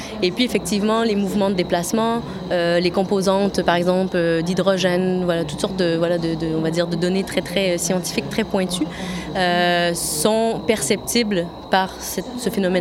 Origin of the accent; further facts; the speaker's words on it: Quebec, Canada; moved away as an adult; now in France; en résidence à l'être-lieu ici depuis le 15 septembre. Je suis québécoise d'origine. Je suis venue en France pour faire mes études au Frénois à Tourcoing. En 2010-2012, donc ça fait un peu plus d'un an que je suis diplômée. Et depuis, je suis dans la région